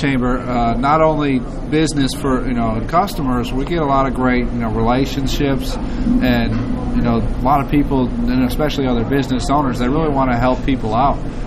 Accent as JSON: {"language": "English", "region": "Michigan", "country": "United States", "tie": "born or raised there", "said": "Correct. Yeah, we were born and raised in Michigan."}